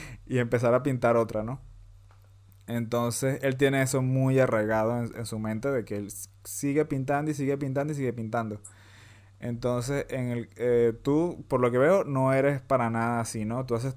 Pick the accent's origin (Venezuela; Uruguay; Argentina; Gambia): Venezuela; born there; en mi caso, yo que nací en Venezuela, en Latinoamérica